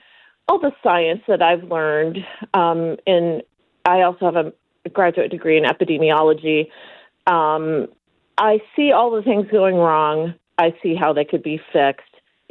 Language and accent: English; Detroit, Michigan, United States; born there; I was born in Detroit, so I'm not a native of Connecticut